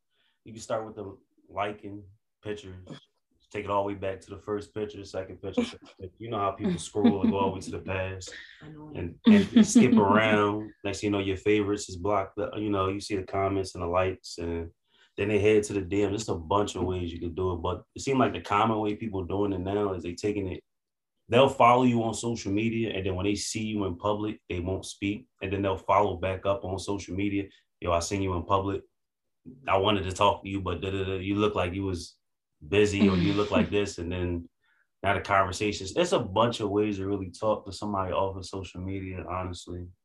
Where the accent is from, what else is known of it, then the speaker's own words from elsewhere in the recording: Philadelphia, Pennsylvania, United States; I'm from West Philly, a graduate community with the Lincoln University community. Did a little trade school, CDL, over the road back in Philly.